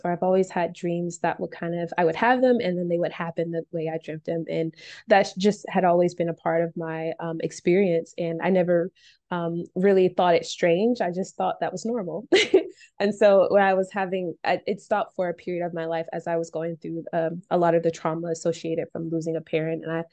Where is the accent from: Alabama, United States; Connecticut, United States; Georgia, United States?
Alabama, United States; born there; I never left the United States. I was born in Alabama. There's no jungles in Alabama or anywhere close.